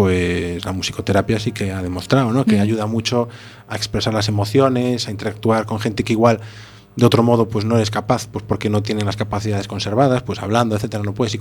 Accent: Ourense, Galicia, Spain; Yo soy de Ourense y el otro guitarrista, Nacho, también. Somos ourensanos

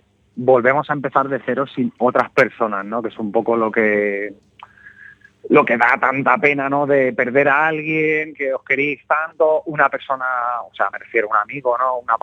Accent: Alcalá de Henares, Community of Madrid, Spain; yo soy de Alcalá de Henares, que somos una ciudad súper hermanada con Galicia, de hecho, porque pues hay mucho gallego por aquí

